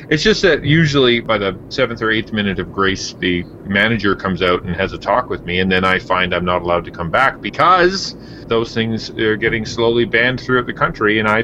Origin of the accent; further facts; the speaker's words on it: Alberta, Canada; now in Ottawa, Canada; I'm from Alberta, but I've been living in Ottawa for almost 10 years now.